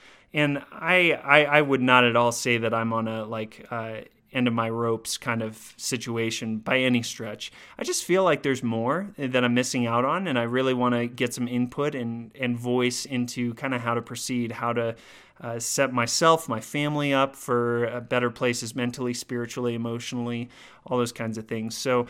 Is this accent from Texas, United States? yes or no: yes; Dallas, Texas, United States; So I grew up in Dallas, Texas, and so we'll go down. My parents are still down there